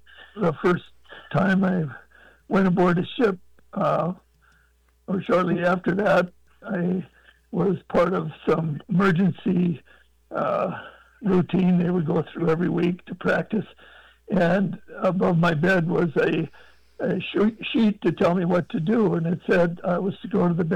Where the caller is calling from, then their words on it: Bismarck, North Dakota, United States; I'm from Bismarck, North Dakota.